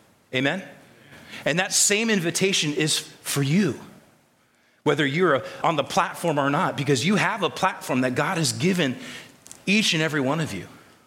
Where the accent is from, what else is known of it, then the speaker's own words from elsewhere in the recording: Minnesota, United States; because after all, I'm a Minnesotan.